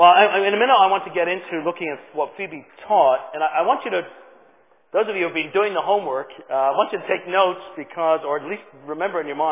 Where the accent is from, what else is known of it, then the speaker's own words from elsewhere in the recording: Ireland; To make it worse, I'm Irish, came from a Catholic background, so I feel I can say some of that.